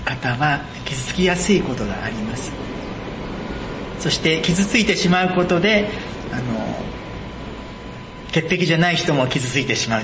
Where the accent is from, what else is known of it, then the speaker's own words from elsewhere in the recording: Kyushu, Japan; moved away as an adult; also born or lived in Chiba; 私は南の方九州で育ちましたけども、ある時大学でそして千葉で進学校に学ぶようになってから、